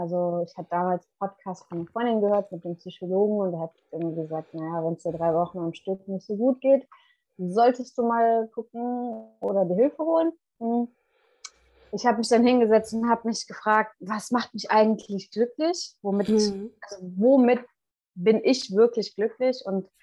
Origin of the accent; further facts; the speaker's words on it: Cologne, North Rhine-Westphalia, Germany; Ich komme eigentlich aus Köln. Aktuell bin ich gerade auf den Kanaren und genau, ich bin 33 Jahre alt.